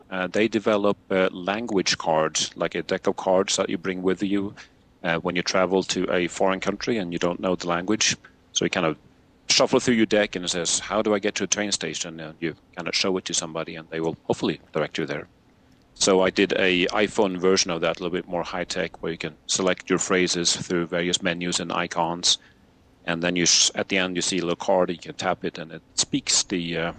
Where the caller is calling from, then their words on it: Evergreen, Colorado, United States; I'm in Evergreen, Colorado, up in the Rocky Mountains.